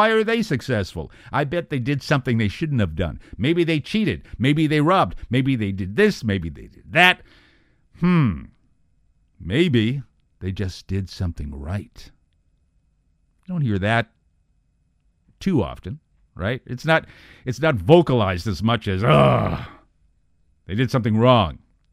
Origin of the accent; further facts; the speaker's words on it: Boston, Massachusetts, United States; Yes, I was born in Boston, spent part of my childhood there, and back then they were known as the Boston Patriots